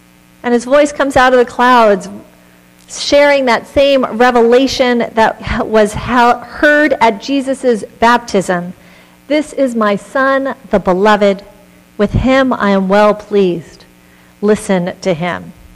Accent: Palos Verdes, California, United States; Where I grew up in Palos Verdes, there was a Swedenborgian church

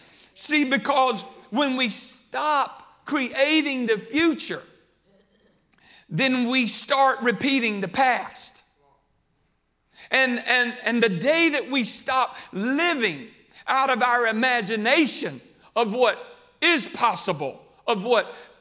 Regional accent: Houston, Texas, United States; Gary Foss, I grew up in Houston going to Brother Foss's church

